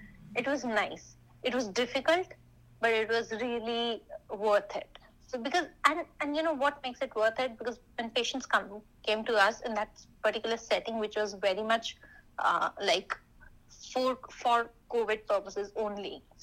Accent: India; moved away as an adult; now in United States; So I worked there for a year, and then later I got another job in my hometown. So I came back to my home. And then I started applying to US for my even higher studies.

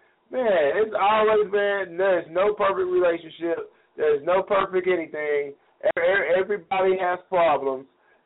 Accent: United States; as a black man growing up in America, we embody couples like this.

